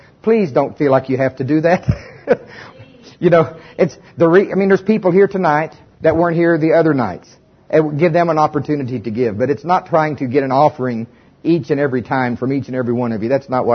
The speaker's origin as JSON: {"language": "English", "town": "Tulsa", "region": "Oklahoma", "country": "United States", "said": "I started off, you know, we're from Tulsa."}